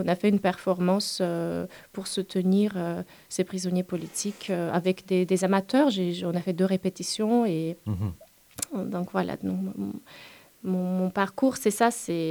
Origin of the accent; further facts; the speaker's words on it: Russia; Et mes grands-parents qui sont ukrainiens, mais je suis née en Russie, j'ai vécu en Russie, j'ai un passeport russe, donc je n'ai pas de passeport ukrainien